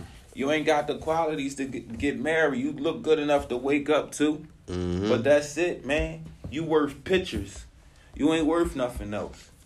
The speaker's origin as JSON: {"language": "English", "town": "Philadelphia", "region": "Pennsylvania", "country": "United States", "said": "I'm from Philly. Number one murder kick."}